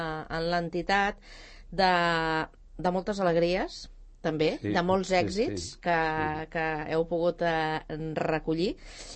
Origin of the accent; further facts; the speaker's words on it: Sant Cugat del Vallès, Catalonia, Spain; els que som de Sant Cugat